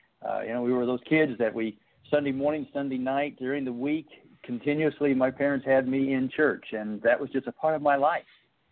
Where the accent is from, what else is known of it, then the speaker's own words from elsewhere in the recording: Indiana, United States; now in Jacksonville, United States; My wife and I, Tarina, we live in Jacksonville, Florida, but my original home was in Indiana. I'm a Midwesterner, raised on the farm, and grew up then in my adolescent years in near Indianapolis.